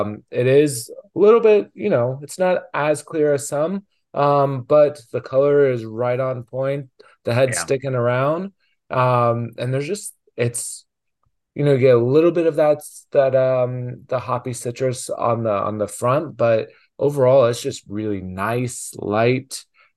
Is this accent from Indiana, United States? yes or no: yes; Indiana, United States; which I grew up in Indiana, about 2 hour and a half to 2 hours away from Nashville.